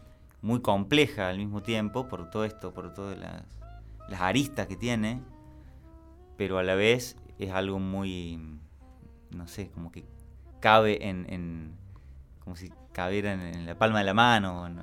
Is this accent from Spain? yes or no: no; Córdoba, Argentina; accent: cordobés; Es muy particular también nuestra forma de hablar, que nosotros no nos damos cuenta de eso. Yo no me escucho la tonada que tengo.